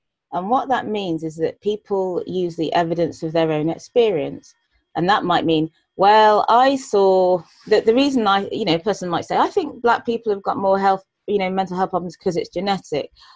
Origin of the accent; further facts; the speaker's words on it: United Kingdom; I'm a black female, born and brought up in Britain. I have, my parents are, you know, I'm from a Nigerian descent. My parents are born in Nigeria.